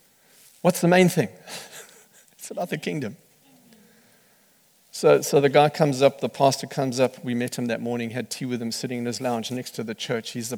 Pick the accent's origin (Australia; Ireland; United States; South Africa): South Africa; Where are you from? South Africa. What? Why are you here? Because I wanted to learn.